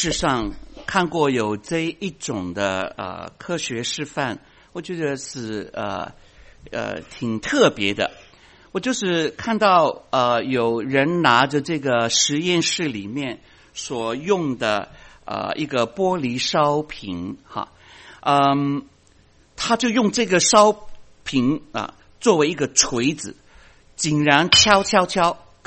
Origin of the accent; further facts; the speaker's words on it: China; 我们中国人都说团结就是力量。